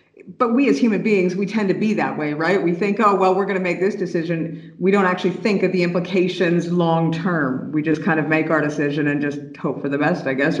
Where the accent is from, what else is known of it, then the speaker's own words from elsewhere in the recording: Canada; Well, you know, as a Canadian citizen and traveling to Europe and back and forth